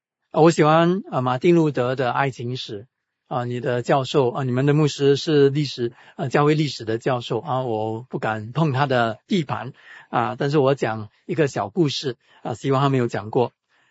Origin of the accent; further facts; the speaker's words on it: Singapore; 我们是新加坡人，新加坡人把心思放在哪里？